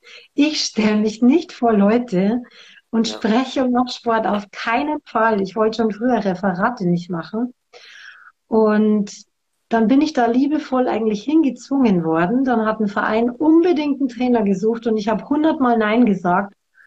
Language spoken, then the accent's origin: German; Ingolstadt, Bavaria, Germany; Ich komme aus der Nähe von Ingolstadt.